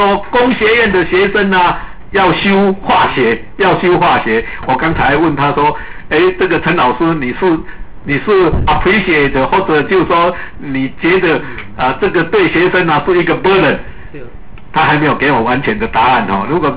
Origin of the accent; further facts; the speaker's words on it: Tainan, Taiwan; 我是陆族出身的，我在台南长大，那现在有机会我到国科会来工作。